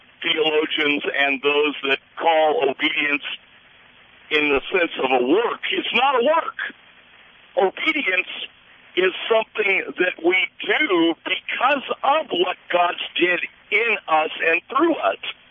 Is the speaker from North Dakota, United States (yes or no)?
yes; Fargo, North Dakota, United States; I'm from Minnesota. Actually, I'm from Fargo, but I'm driving a truck, and I'm going through Minnesota.